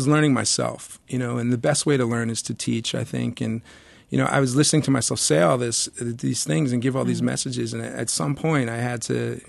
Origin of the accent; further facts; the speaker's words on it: Oakland, United States; And, you know, I grew up in Oakland, which is a blue-collar town.